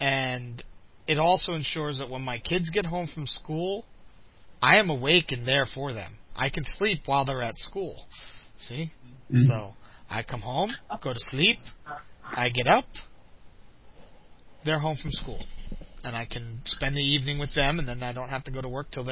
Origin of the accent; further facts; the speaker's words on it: South River, New Jersey, United States; also born or lived in New York; now, when I grew up in South River, New Jersey, we had one there. So it's always been a part of my life. But if you go up into New York State where I used to live, there's none up there.